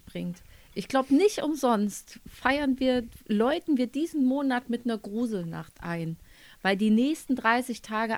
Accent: East Germany, Germany; Früher bei uns im Osten hatten wir das anstatt so eine Heizdecke, sondern wenn du den Rückenschmerzen hattest, hast du dich vor die Rotlichtlampe gesetzt

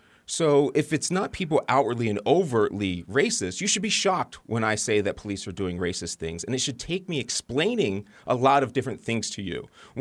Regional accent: United States; And I'm totally agreeing with you that I'm American. That's what I am.

